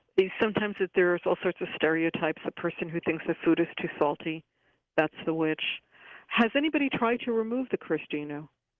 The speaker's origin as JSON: {"language": "English", "region": "New York", "country": "United States", "said": "or, you know, I'm from New York, so Tony"}